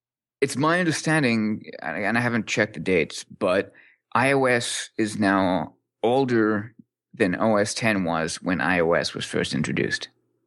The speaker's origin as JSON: {"language": "English", "country": "Canada", "said": "Fuck no, I'm Canadian, man."}